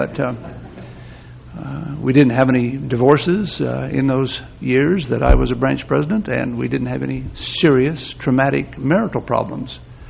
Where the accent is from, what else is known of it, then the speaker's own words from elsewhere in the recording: Utah, United States; born there; I was born in Leverican, Utah, which is part of the Tri-City Industrial Complex of southwestern Utah